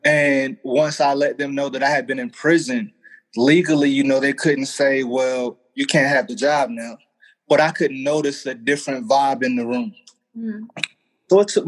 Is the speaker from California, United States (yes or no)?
no; Raleigh, North Carolina, United States; So I'm from Raleigh, North Carolina.